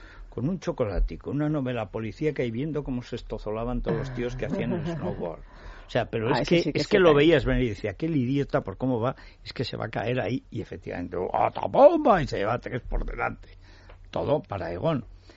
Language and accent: Spanish; Teruel, Aragon, Spain; yo soy de Teruel.